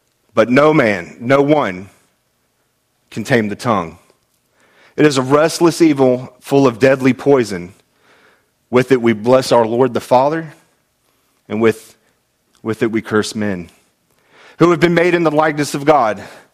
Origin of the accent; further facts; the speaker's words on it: Florida, United States; You know, I grew up in Florida, bridges everywhere.